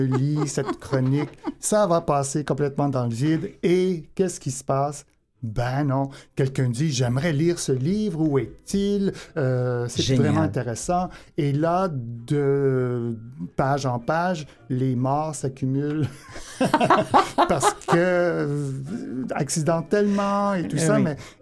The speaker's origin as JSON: {"language": "French", "town": "Montreal", "region": "Quebec", "country": "Canada", "said": "Moi, je viens de Montréal."}